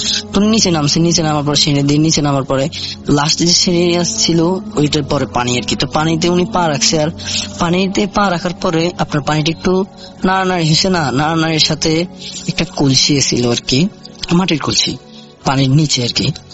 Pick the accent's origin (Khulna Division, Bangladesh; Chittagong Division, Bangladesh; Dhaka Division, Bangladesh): Chittagong Division, Bangladesh; Begumganj; now in Riyadh, Saudi Arabia; রিয়াদ শহরের জেদিদ সানাইয়ার একটা জায়গা আছে, ওই জায়গা থেকে বলতেছি। আমার দেশের বাড়ি হচ্ছে আপনার নোয়াখালী, আর থানা হচ্ছে বেগমগঞ্জ।